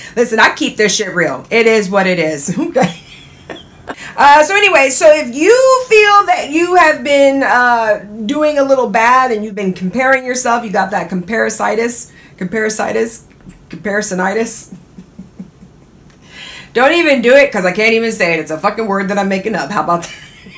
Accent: California, United States; this place is different, because I came from Cali.

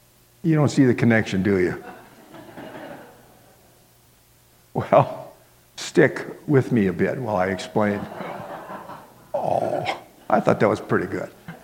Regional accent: Miami, Florida, United States; That was for myself growing up in Miami, Florida.

